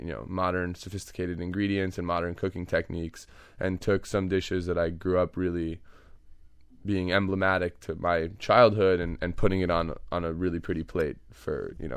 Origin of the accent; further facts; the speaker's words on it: New York, United States; the things that I grew up eating in New York with my Persian family.